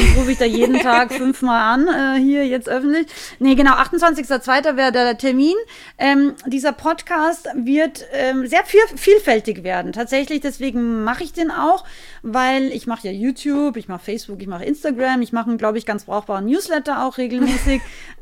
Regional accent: Austria; ich bin aus Österreich, ich bin ein relativ direkter Mensch.

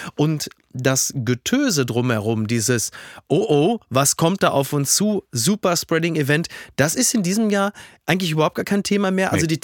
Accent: Castrop-Rauxel, North Rhine-Westphalia, Germany; in Castrop-Rauxel, wo ich herkomme

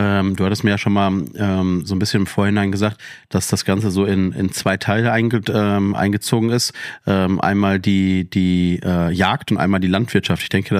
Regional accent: Witten, North Rhine-Westphalia, Germany; Also ich komme ja aus Witten, also auch aus dem Ruhrgebiet.

